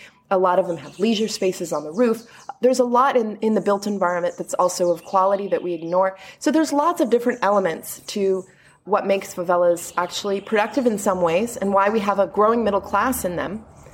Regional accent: Washington, District of Columbia, United States; now in Brazil; But I grew up in Washington, D.C., and I was an activist.

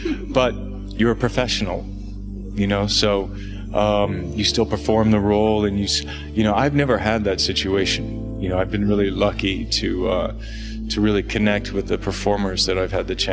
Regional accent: Toronto, Ontario, Canada; moved away as an adult; because I grew up in Canada and Toronto

